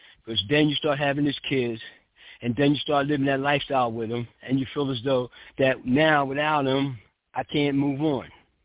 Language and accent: English; New Jersey, United States; I'm from Lindenwall, New Jersey, and I frequent New York all the time.